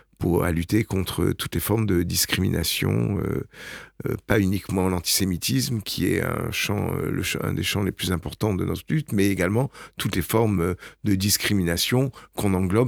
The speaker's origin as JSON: {"language": "French", "town": "Nîmes", "region": "Occitanie", "country": "France", "tie": "born or raised there", "said": "Bon, je suis nîmois d'origine, je suis né à Nîmes, j'ai vécu très longtemps dans le quartier du chemin bas d'Avignon, donc, j'ai fait mes études dans la région, à Montpellier"}